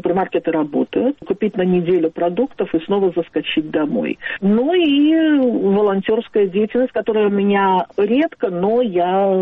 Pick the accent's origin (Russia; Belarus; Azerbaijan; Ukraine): Azerbaijan; Baku; now in Ashkelon, Israel; Я из Баку, да. Да, я из Баку.